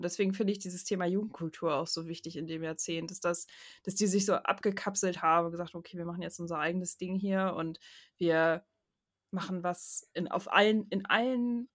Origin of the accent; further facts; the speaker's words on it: Hamburg, Germany; Ich bin ja in der Nähe von Hamburg aufgewachsen